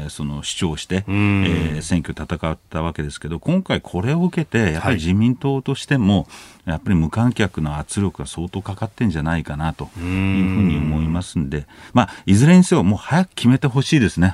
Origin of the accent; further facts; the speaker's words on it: United States; 社会を国際社会を見ちゃいけないというアメリカ人として言いたいところですね。